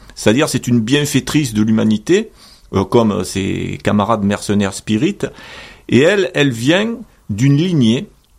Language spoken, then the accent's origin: French; Manosque, Provence-Alpes-Côte d'Azur, France; Oui, sans oublier mes racines, hein, puisque moi, je suis originaire de Manosque.